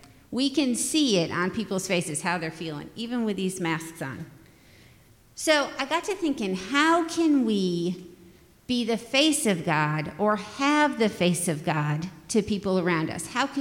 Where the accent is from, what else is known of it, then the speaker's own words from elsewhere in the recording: New York, United States; Because I grew up in New York and it was cold all the time.